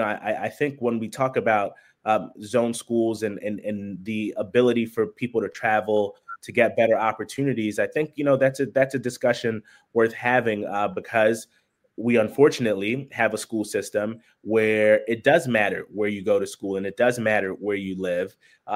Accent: Brooklyn, New York, United States; I grew up in Central Brooklyn, born and raised.

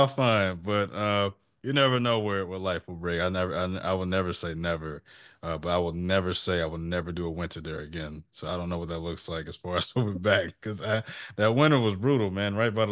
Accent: St. Louis, Missouri, United States; Yeah, I'm from St. Louis, born and raised, and I lived in Chicago for a year, and then my high school back at home called me for a school counseling job

